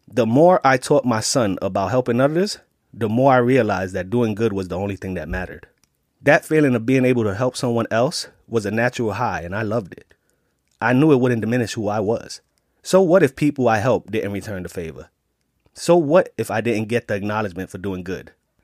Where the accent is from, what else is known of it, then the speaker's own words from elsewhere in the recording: Bronx, New York, United States; I was raised in the South Bronx. I was raised around things and people that most parents would not want their kids around.